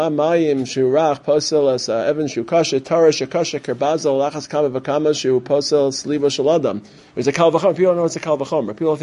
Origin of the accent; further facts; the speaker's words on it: Brooklyn, New York, United States; I grew up in Brooklyn, right? We're the Brooklyn guys. We don't drink fancy schmancy water.